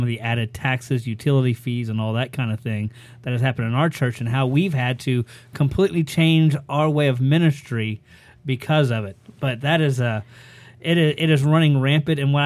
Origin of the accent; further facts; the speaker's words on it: Owosso, Oklahoma, United States; you got to understand that I come from Owosso